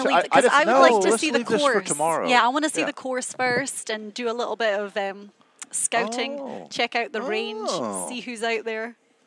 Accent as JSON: {"language": "English", "region": "Scotland", "country": "United Kingdom", "said": "To be honest, I'm quite tight because I'm Scottish."}